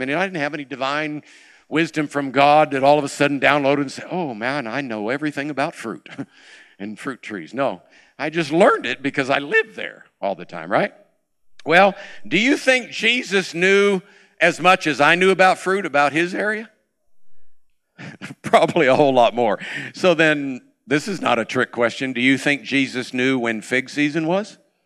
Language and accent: English; Florida, United States; I was born and raised in Florida.